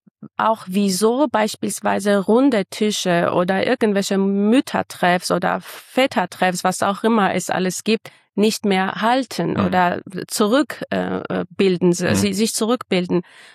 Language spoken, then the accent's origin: German; Armenia; now in Germany; ob diese Stadt in Armenien, in meinem Heimatland oder in Deutschland, in meinem jetzigen Wohnort ist.